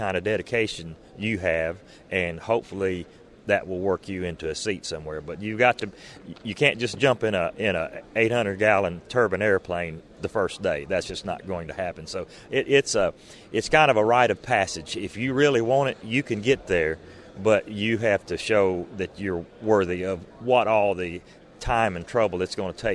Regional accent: Arkansas, United States; I'm from Arkansas, have a two-airplane operation with a partner

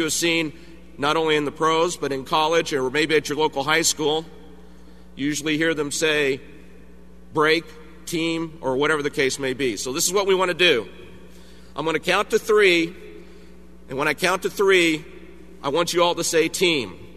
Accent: Kansas, United States; my home state of Kansas

